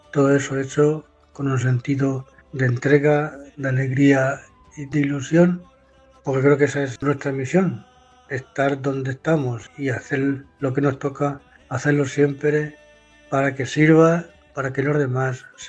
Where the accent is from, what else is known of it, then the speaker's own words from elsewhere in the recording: Herencia, Castilla-La Mancha, Spain; born there; Nací en Herencia el 2 de marzo de 1960 y fui ordenado sacerdote en Daimiel 16 de julio de 1988. Llevo 38 años de sacerdote.